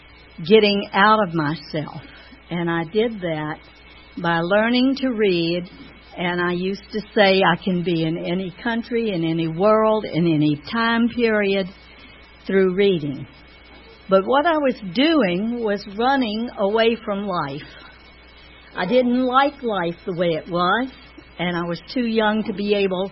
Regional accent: Virginia, United States; I was one of five children. We grew up in Tidewater, Virginia, the big shipyard there, and Navy Yard, and Army bases, and Air Force bases

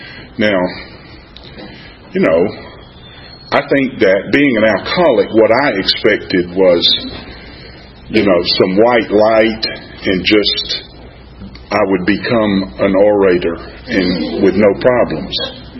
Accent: Orangeburg, South Carolina, United States; born there; I was born in 1943 in Orangeburg, South Carolina, a little town about halfway between Columbia, the capital, and Charleston.

